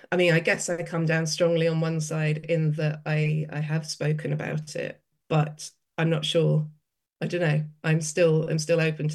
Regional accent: United Kingdom; I think it comes from being half Australian, but living for most of my life in the UK.

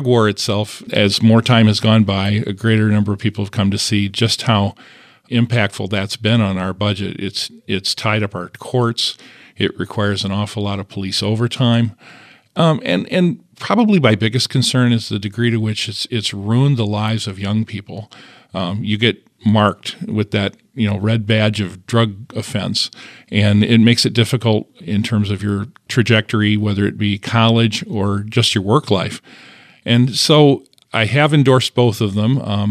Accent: Lowell, United States; one of the things that has bothered me the most is in my hometown. I live out in Lowell, and we have a showboat out there that has been on the river for 60 or 70 years

